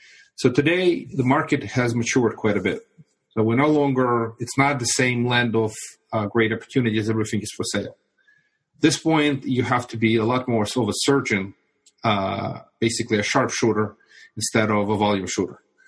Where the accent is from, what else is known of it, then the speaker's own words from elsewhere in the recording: Moldova; first language ru; English is a second language; now in Brooklyn, United States; Originally, I immigrated from the former Soviet Union, Republic of Moldova. Mm. But Russian is my native tongue.